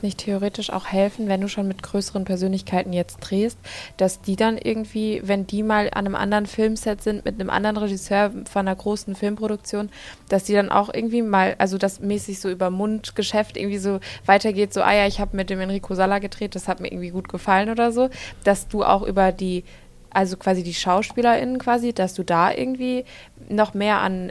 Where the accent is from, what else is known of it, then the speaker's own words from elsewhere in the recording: Bavaria, Germany; wir sind jetzt im Wald hier in Bayern und das ist so meine Heimat